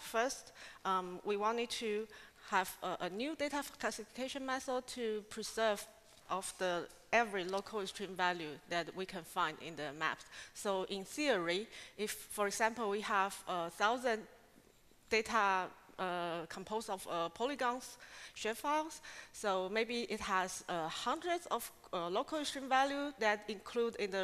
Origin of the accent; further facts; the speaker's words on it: Taiwan; English is a second language; now in Hamburg, Germany; that I come from Taiwan, and currently I'm working in Harvard City University of Hamburg as a scientific associate